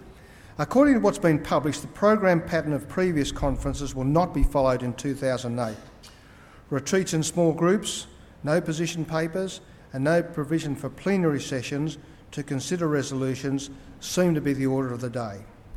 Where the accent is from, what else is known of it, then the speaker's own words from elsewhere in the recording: Australia; when I was present as the Australian lay rep on the Anglican Consultative Council